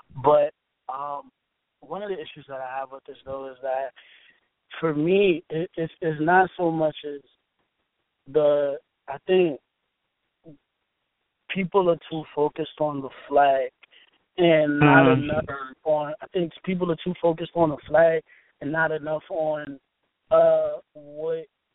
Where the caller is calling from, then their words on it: West Haven, Connecticut, United States; I'm calling from West Haven, Connecticut.